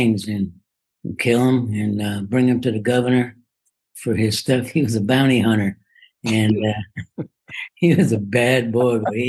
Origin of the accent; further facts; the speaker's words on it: San Francisco, California, United States; And but actually, I grew up in San Francisco, and I moved to Marin County.